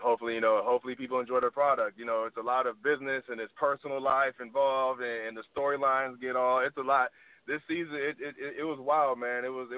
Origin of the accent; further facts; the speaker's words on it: California, United States; So when I retired, I'm from California originally. My brother lived in Los Angeles, so it only made sense to, you know, to come out here